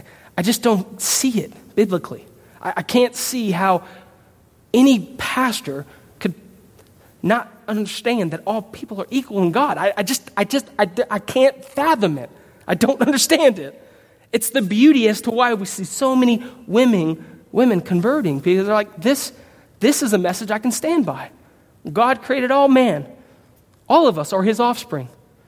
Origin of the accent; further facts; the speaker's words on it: United States; I'm American. I'm educated.